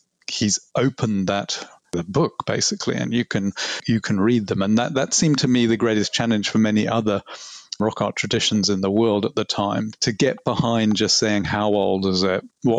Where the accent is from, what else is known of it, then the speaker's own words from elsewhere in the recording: England, United Kingdom; where half the family went out and lived in Africa and half stayed in England. So I grew up in England